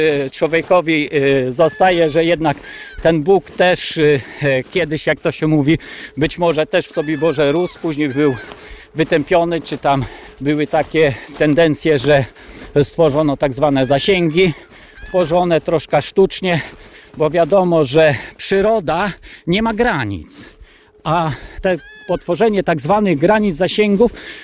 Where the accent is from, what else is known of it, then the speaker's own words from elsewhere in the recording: Tomaszów Lubelski, Lublin Voivodeship, Poland; born there; przypominają mi moje rodzinne strony okolic Tomaszowa Lubelskiego.